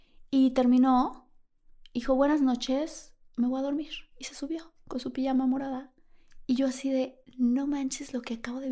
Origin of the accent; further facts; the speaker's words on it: Villahermosa, Tabasco, Mexico; yo que crecí en Villahermosa, al lado de una laguna, ¿no? De pronto, debajo de un mango, ¿no? Al lado de los plátanos